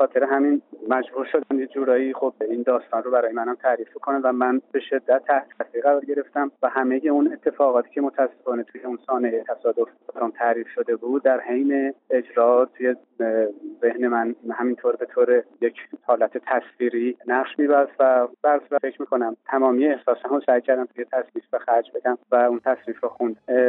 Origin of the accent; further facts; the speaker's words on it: Isfahan, Iran; اصفهان که شهر خودم هست